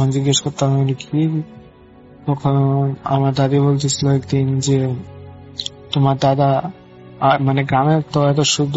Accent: Chaban, Dhaka Division, Bangladesh; আমার গ্রামের নাম হলো চাবন, থানা শ্রীপুর, গাজীপুর, ঢাকা, বাংলাদেশ।

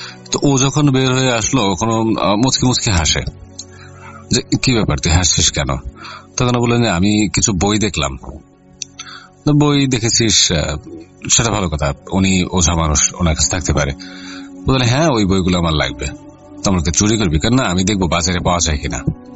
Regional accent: Charghat, Rajshahi Division, Bangladesh; আমি তখন চারোঘাটে দিয়ে আমার নিজের এলাকায়।

